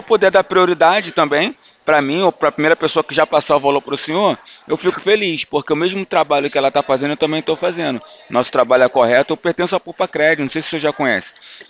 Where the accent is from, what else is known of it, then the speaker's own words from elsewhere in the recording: Rio de Janeiro, Brazil; Eu sou do Rio, entendeu? Eu trabalho aqui no Rio, do lado do senhor mesmo, aqui em Campo Grande.